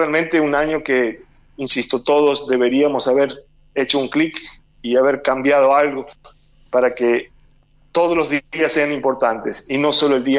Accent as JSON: {"language": "Spanish", "town": "Gualeguaychú", "region": "Entre Ríos", "country": "Argentina", "tie": "born or raised there", "said": "de nuestra ciudad, de nuestro Gualeguaychú. Yo nací, me crié prácticamente toda mi vida enfrente a la penitenciaría, si bien no era Pueblo Nuevo, pero nos dividía la vía."}